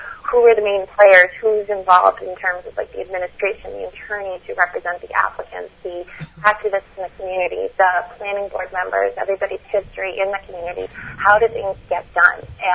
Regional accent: Revere, Massachusetts, United States; also born or lived in Marblehead; now in Salem, United States; So I grew up on the North Shore. I grew up in Revere and Marblehead, and my husband and I have lived in Salem for the last 10 years

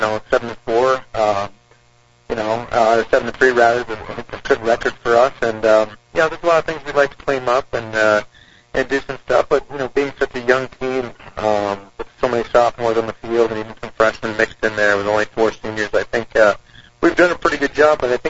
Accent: New York, United States; Well, I grew up in New York, so I really didn't know too much about it.

